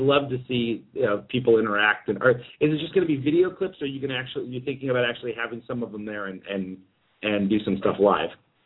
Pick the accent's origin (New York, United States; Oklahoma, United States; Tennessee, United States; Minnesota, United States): New York, United States; I mean, as a New Yorker, New York motto is kind of just live life and just do what you got to do.